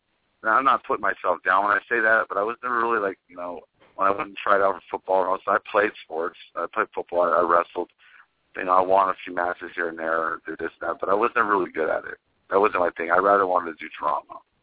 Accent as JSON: {"language": "English", "town": "San Jose", "region": "California", "country": "United States", "tie": "born or raised there", "said": "my best friend Frank Lopez, who I grew up with in San Jose"}